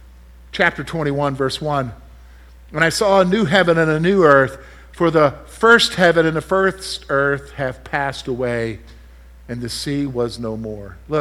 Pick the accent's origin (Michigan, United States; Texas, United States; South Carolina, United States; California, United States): South Carolina, United States; Columbia; I want to go back to the house I grew up in Columbia, Northeast Richland County.